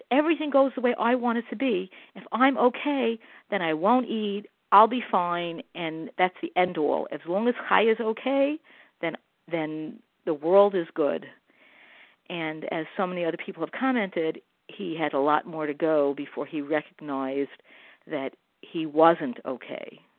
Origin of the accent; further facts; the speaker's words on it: Chicago, Illinois, United States; I'm from Chicago.